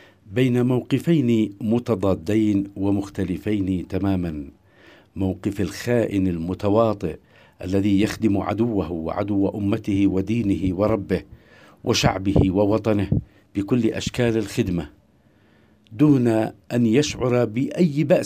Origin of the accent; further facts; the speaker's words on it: Yemen